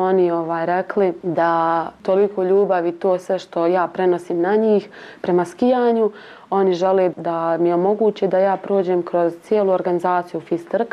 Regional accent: Sarajevo, Federation of Bosnia and Herzegovina, Bosnia & Herzegovina; rekla sam da dolazim iz Sarajeva

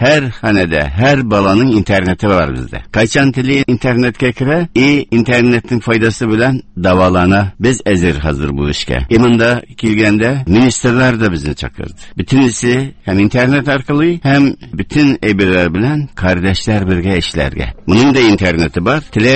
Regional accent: Kazan, Tatarstan, Russia; now in Turkey; Менә мин үзем татар кешесе булып, Казаннан киткән кеше булып

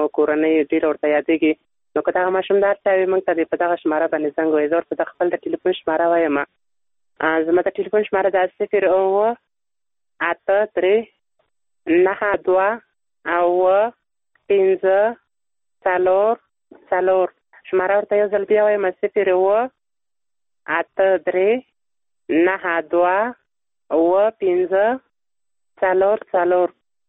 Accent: Nangarhar, Afghanistan; د ننګرهار ولایت څخه

